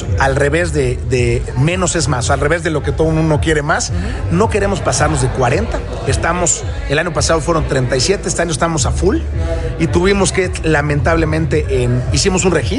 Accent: Valladolid, Yucatán, Mexico; nos vamos a Valladolid, Yucatán, que es Mérida, entre Mérida y Cancún, que es donde es mi papá y nació, nosotros somos oriundos de allá y somos muy orgullosos de allá

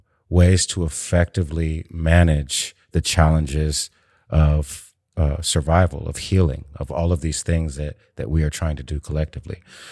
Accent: San Diego, California, United States; Growing up in San Diego, having the opportunity to grow up in two of the most amazing cultures that America's produced

